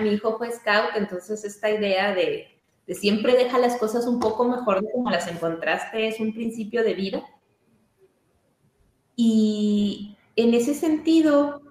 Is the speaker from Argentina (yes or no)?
no; Chihuahua, Mexico; De donde yo soy es una zona de pastizal, que está un poco antes del desierto. El desierto de Samalayuca, acá en Chihuahua